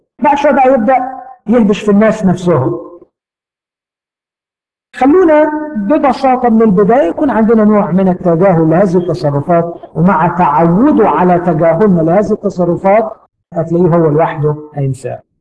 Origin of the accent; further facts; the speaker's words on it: Egypt; الاسلوب ده من اهم الاساليب اللي احنا كمصريين الحقيقه ما تعلمناهوش.